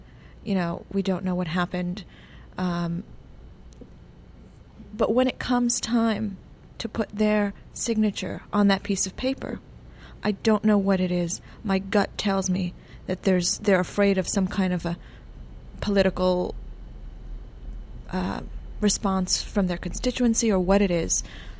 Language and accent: English; United States; As an American, I think, what are we doing?